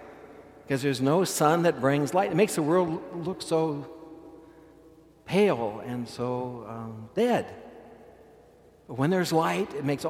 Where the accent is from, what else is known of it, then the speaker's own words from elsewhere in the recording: Kansas, United States; And I come from Kansas where we had lots of bushel baskets.